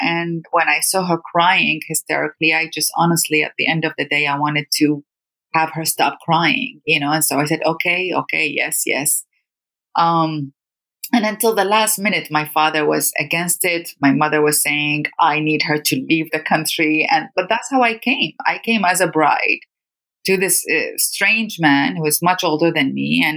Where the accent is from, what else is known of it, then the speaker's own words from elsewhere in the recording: Iraq; You know, being from Iraq, I grew up in the Iran-Iraq war, and also we were not having access to international media.